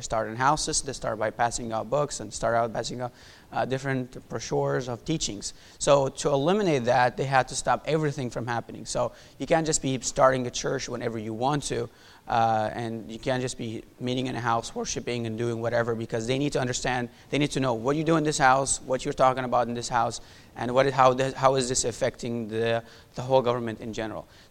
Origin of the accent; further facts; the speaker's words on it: Syria; moved away as an adult; I'm originally from Syria. I was born and raised in Syria. For 19 years, I lived there. My dad is a pastor in Syria. So all my life I've been a Christian.